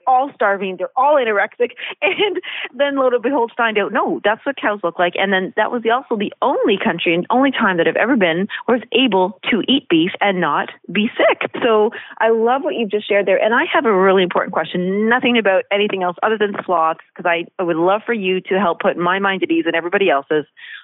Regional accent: Canada; as even Canadian, I'll have to say this

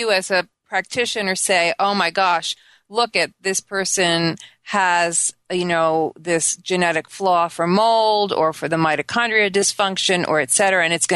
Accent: Long Island, New York, United States; I grew up on Long Island. Hey, loaded with petrochemicals down there, right?

